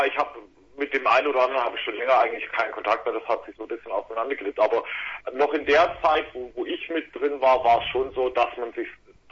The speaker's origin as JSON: {"language": "German", "region": "Southern Germany", "country": "Germany", "lives_now": "Celle, Germany", "said": "Also ich komme eigentlich aus Süddeutschland"}